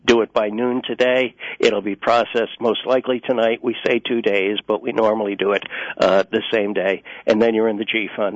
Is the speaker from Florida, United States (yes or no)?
no; New York, United States; I'm from New York, and you may be able to tell that when I start talking fast.